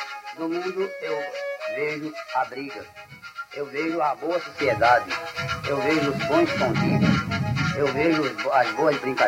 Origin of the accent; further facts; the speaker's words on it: Itaperuá, Brazil; born there; Nasci em Itaperuá, me batizei em Timbaúba de Mocói. Eu nasci no ano de 17, no dia 18 de Santana.